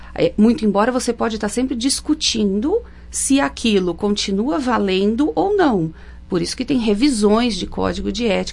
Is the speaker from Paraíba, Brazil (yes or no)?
no; São Paulo, Brazil; also born or lived in London / Rio de Janeiro; Eu sou paulista, morei lá toda a minha vida, a não ser uma parte que eu morei 2 anos em Londres, mas toda a minha vida em São Paulo, os últimos 7 anos que eu fiquei no Rio de Janeiro